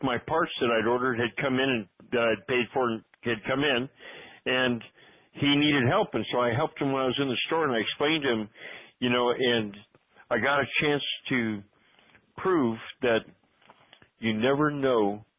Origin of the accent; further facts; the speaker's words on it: United States; I'm a American national